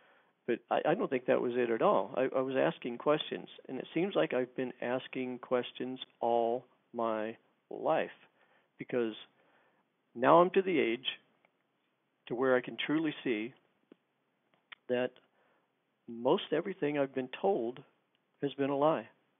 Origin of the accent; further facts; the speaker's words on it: West Virginia, United States; I remember I grew up in West by God, Virginia.